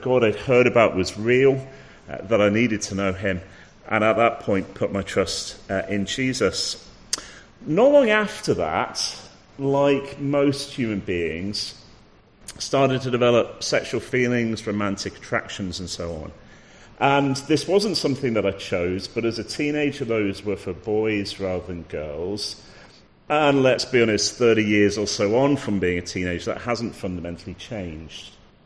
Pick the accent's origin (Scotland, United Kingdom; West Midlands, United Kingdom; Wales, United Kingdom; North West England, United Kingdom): North West England, United Kingdom; Manchester; born there; So I was born in Manchester. Again, had the privilege of having Christian parents. I grew up in a Christian family.